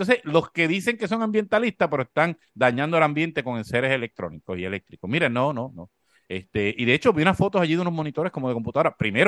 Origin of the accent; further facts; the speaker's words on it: Corozal, Puerto Rico; yo soy de Corozal y siempre tengo un chistecito, ¿verdad?